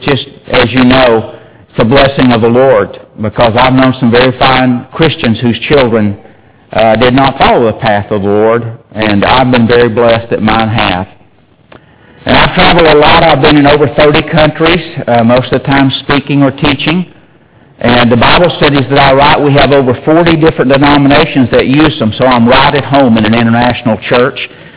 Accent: Concordia, Kansas, United States; born there; And I was born in Kansas. Anyone here from Kansas? All right. Concordia, Kansas.

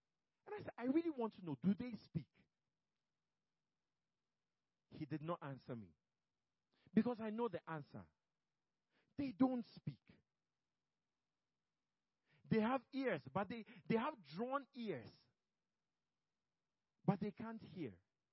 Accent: Ghana; for many of you that don't know, I'm Ghanaian. Although some people think I'm Indian, I'm Ghanaian.

